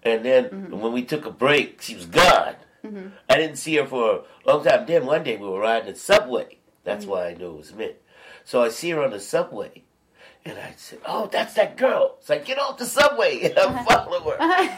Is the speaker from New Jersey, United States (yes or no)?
no; Louisiana, United States; So a guy said, are you from here? I said, no, I was from Louisiana.